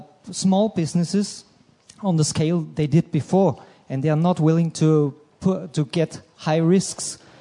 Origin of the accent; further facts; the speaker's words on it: Austria; English is a second language; from Austria.